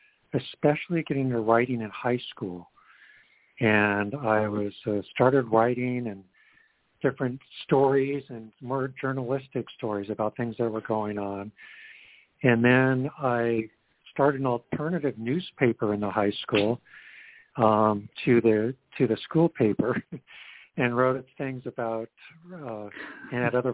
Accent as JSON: {"language": "English", "town": "Redding", "region": "California", "country": "United States", "tie": "born or raised there", "lives_now": "Santa Cruz, United States", "said": "And I grew up in Redding, which is a small town in Northern California, which is mostly with a lumber mill"}